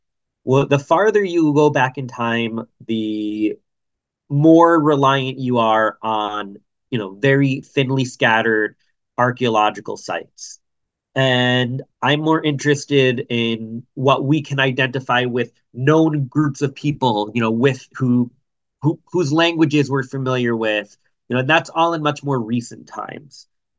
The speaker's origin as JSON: {"language": "English", "town": "Hudson", "region": "New York", "country": "United States", "tie": "born or raised there", "said": "Well, I grew up in the Hudson Valley within sight of the Catskill Mountain Escarpment. I spent most of my life just outside Hudson, New York."}